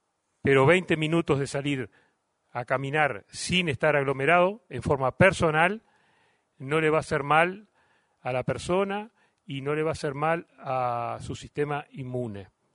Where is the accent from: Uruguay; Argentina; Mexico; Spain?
Uruguay